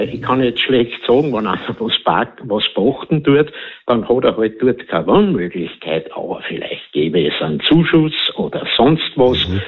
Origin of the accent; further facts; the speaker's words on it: Gastein, Salzburg, Austria; Ich bin in Gastein aufgewachsen.